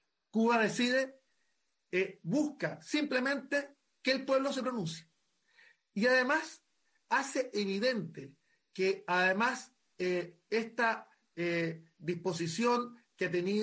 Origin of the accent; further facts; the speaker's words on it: Chile; yo quiero solidarizar como senador chileno